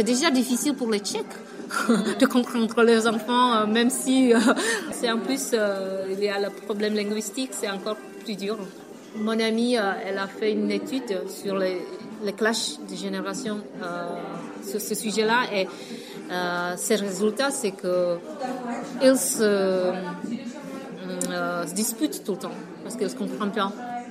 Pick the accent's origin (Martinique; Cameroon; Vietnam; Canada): Vietnam; now in France; je ne me suis pas sentie comme un étrangère en tant que Vietnamienne en France.